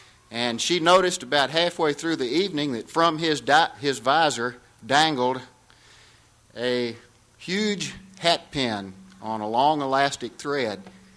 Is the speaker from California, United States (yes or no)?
no; Gainesville, Florida, United States; I was from Gainesville before it got so big.